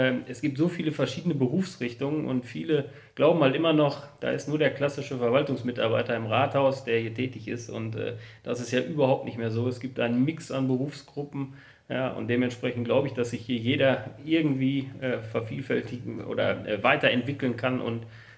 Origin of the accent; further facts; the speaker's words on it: Cologne, North Rhine-Westphalia, Germany; als Kölner